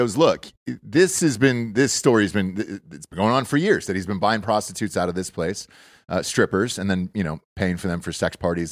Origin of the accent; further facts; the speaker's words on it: Atlanta, Georgia, United States; Now, I'm from Atlanta. I know what the fucking Gold Club is, for Christ's sakes.